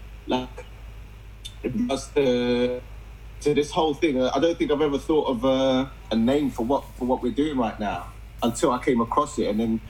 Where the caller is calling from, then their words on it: London, United Kingdom; Calling from London, England.